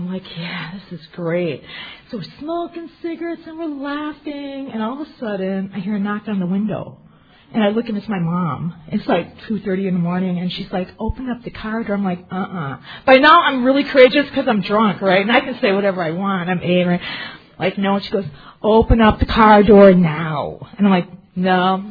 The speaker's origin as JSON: {"language": "English", "town": "Lac du Flambeau", "region": "Wisconsin", "country": "United States", "said": "Oh, that's where I'm originally from Lac du Flambeau, right? In Wisconsin"}